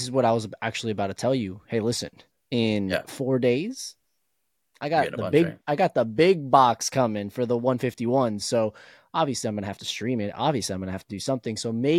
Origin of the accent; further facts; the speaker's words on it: Colombia; I've gone to Colombia, right? I'm originally from Colombia